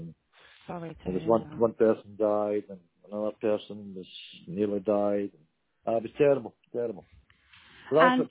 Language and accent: English; Grangemouth, Scotland, United Kingdom; I grew up in the Central Region Belt, which is in Grangemouth, the Central Region Belt.